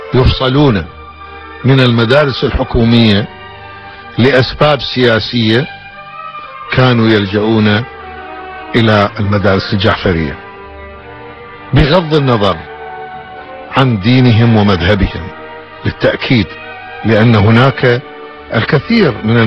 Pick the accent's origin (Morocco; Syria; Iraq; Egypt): Iraq; Maysan; also born or lived in Baghdad; ولدت في مدينة الكويت من لواء العمارة 1934. أكملت دراسة الابتدائية للصف السادس في مدرسة الكويت الابتدائية،